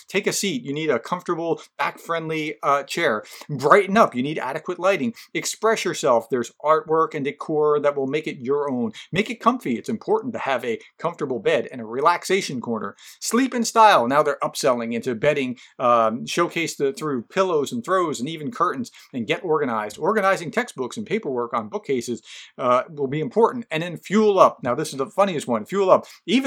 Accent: Union, New Jersey, United States; Union, New Jersey? That's my hometown. Bed Bath & Beyond is on Liberty Avenue. My street that I grew up on, it intersects with Liberty Avenue. So shout out to 07083.

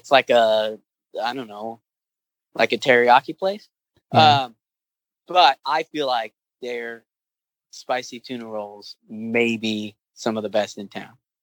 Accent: Kingsburg, California, United States; Obviously, I grew up in Kingsburg, so... Sal's was in Selma

